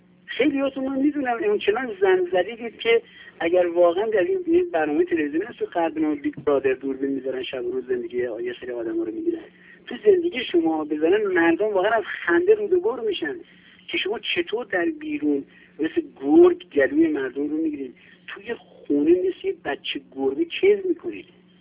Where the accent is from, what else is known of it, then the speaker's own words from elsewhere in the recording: Iran; اگر رعایت وطنمون رو بکنیم که همه ما از او هستیم و وقتی هم که میبینیم حتی اگر ایران نباشیم آرزو میکنیم ای کاش به خاک این مملکت برگردیم.